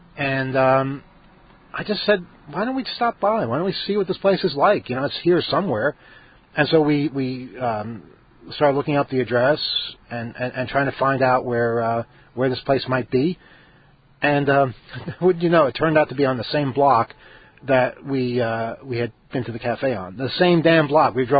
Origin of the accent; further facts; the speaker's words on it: New York, United States; we're from New York, you know, and we're traveling from Seattle and driving through